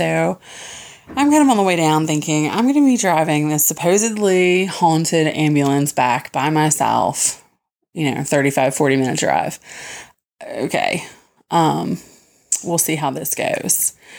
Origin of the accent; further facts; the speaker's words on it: Virginia, United States; from Virginia